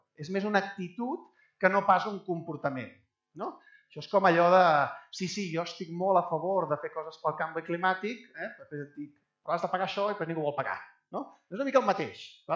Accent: Mataró, Catalonia, Spain; Hi havia eleccions municipals, en aquest cas a Mataró, d'on jo soc

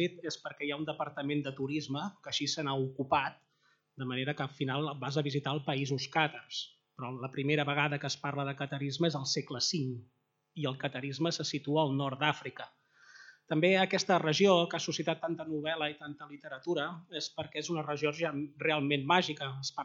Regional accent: Llançà, Catalonia, Spain; Jo vinc de Llançà.

